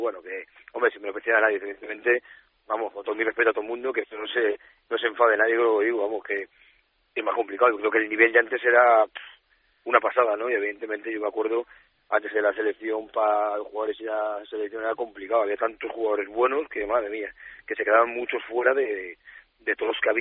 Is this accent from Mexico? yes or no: no; Santander, Cantabria, Spain; como he dicho, soy de Santander y la verdad que sí